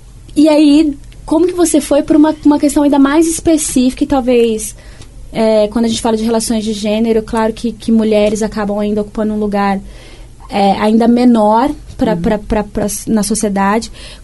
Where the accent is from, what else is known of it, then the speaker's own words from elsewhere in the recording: Dourados, Mato Grosso do Sul, Brazil; porque eu também sou de Dourados.